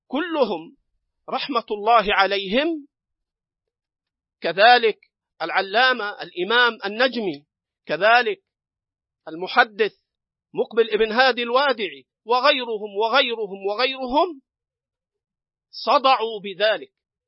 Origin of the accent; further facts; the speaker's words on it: Egypt; هنا أريد أن أذكر موقف العلماء عندنا في مصر، بحكم أنها بلدي